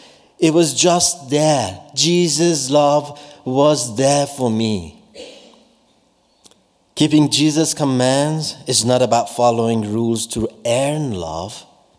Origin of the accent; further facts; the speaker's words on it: Iran; I was born in Iran and grew up in a Muslim family.